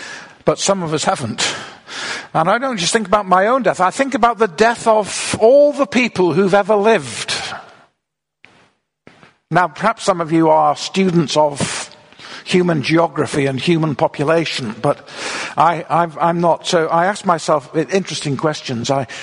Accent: Manchester, North West England, United Kingdom; When I was growing up in Manchester, I was in an area which was quite near to where what we then call the Moors murders took place.

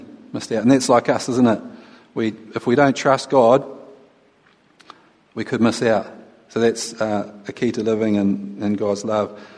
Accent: New Zealand; now in Holyhead, United Kingdom; We came from New Zealand about a year, well, it was 3 years and 3 months. We've been in Holyhead for a year and 3 months.

